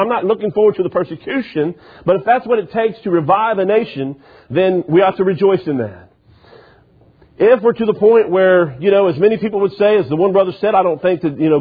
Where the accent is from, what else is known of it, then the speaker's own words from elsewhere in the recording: Cincinnati, Ohio, United States; I'm originally from Cincinnati, so I can't say a whole lot.